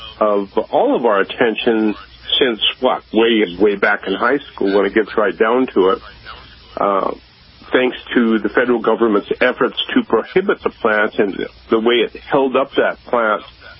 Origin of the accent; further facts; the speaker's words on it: Montana, United States; To when I was just a kid growing up in Montana.